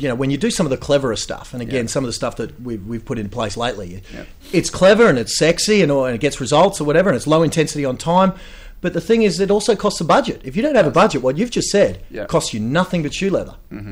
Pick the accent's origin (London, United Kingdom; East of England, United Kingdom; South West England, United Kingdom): East of England, United Kingdom; Ipswich; because I come from Ipswich, a bit of working class background, that was me.